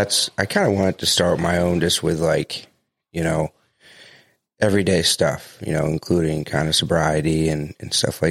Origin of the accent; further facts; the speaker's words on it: North Carolina, United States; also born or lived in Delaware; Yeah, so I was born in Delaware. I don't remember any of that, but yeah, we moved to, North Carolina, and I spent most of my childhood, in North Carolina